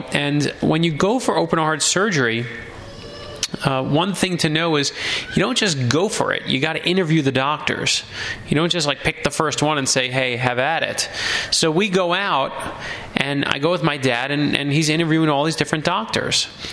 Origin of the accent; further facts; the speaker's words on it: Brooklyn, New York, United States; now in Miami, United States; when I was older, my dad lost his job. We moved from Brooklyn, New York to Miami, Florida.